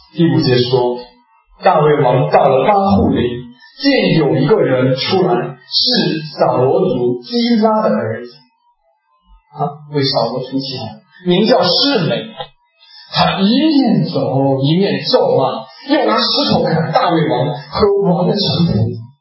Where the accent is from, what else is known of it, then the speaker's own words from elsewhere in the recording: China; 饶恕是我们中国人最难的一个功课之一。